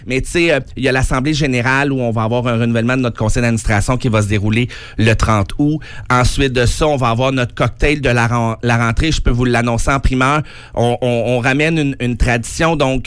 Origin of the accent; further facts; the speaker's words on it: Granby, Quebec, Canada; je viens des cantons d'Est, Granby